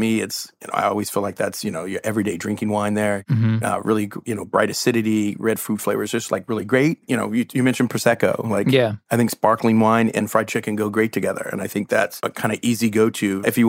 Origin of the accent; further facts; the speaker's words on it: San Antonio, Texas, United States; I grew up in San Antonio, Texas.